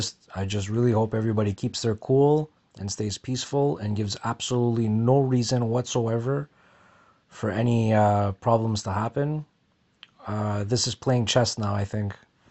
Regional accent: Canada; first time in a very long time, I'm feeling Canadian pride

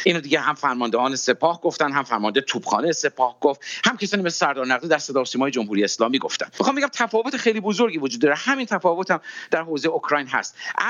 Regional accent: Iran; من و شما به عنوان یک ایرانی بهتر از خارجی ها باید بشناسیم

